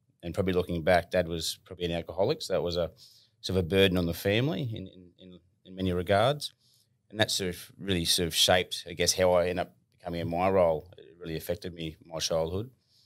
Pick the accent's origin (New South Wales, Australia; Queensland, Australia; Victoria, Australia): New South Wales, Australia; Lismore; I actually grew up down your neck of the woods, mate. So Lismore area. I was born in Lismore, which is northern New South Wales. My family are cane farmers from down Wardell area. I did my schooling in Austinville. We actually lived on a small farm in a township called Wallingbar.